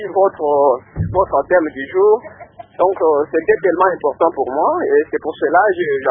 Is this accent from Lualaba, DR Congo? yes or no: no; Kananga, Kasaï-Central, DR Congo; on a constaté que ici, chez nous, à Kananga